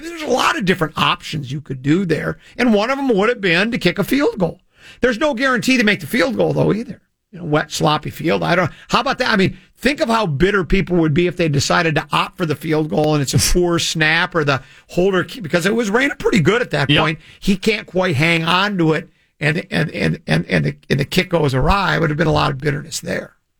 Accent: Coon Rapids, Minnesota, United States; also born or lived in Detroit; I was born in Detroit, grew up in Coon Rapids, ABC schools. I'm a tough guy.

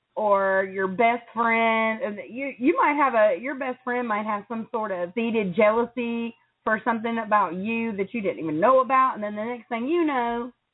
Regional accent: United States; Well, where I'm from is actually the border of Tennessee and Virginia, so you get a pass.

